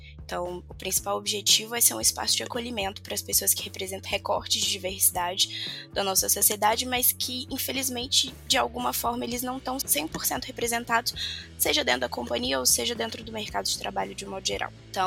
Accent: Minas Gerais, Brazil; sou mineira

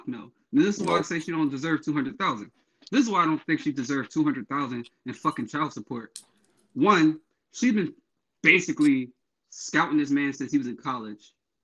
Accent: Philadelphia, Pennsylvania, United States; Iverson's the GOAT. I'm from Philly. Iverson's the GOAT.

